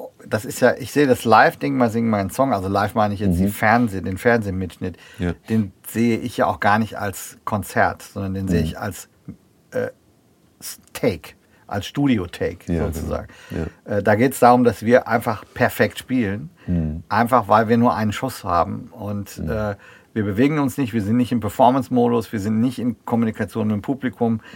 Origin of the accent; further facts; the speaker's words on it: North Rhine-Westphalia, Germany; ich komme ja eigentlich aus NRW, also ich verstehe schon viel, aber nicht alles.